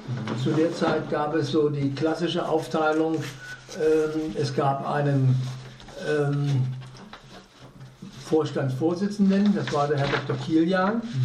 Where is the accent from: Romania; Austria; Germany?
Germany; East Germany; moved away as an adult; Ich bin 1958 aus der DDR in die Bundesrepublik gekommen.